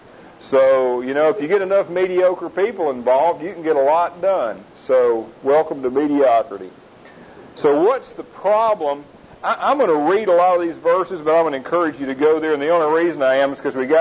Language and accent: English; Forney, Texas, United States; I'm a businessman from Forney, Texas